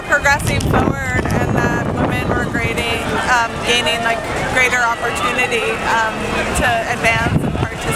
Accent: New York City, New York, United States; Brooklyn, New York.

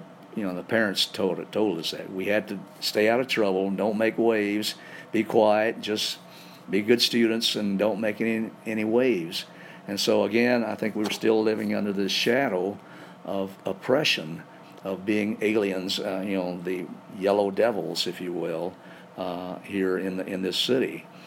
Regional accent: Mississippi, United States; first language Chinese; English is a second language; I was born in Mississippi, and there was lots of Chinese in Mississippi, so it wasn't like we were the only Chinese family in the area.

